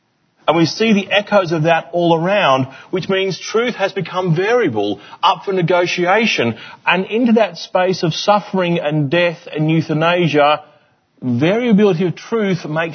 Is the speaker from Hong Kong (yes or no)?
no; England, United Kingdom; And I took great comfort from this because I'm English.